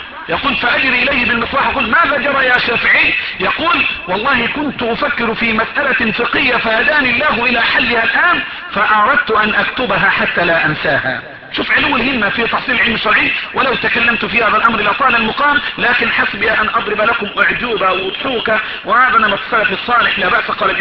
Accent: Egypt; عندنا في مصر نقول المش

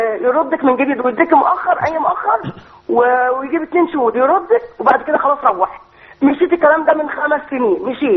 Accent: Shubra, Cairo Governorate, Egypt

